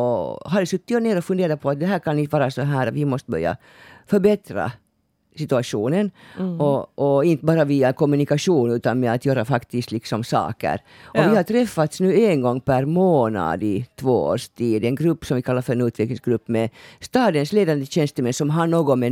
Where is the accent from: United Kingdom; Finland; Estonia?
Finland; Porvoo, Uusimaa; liksom inte säga just då att jag är från Borgo.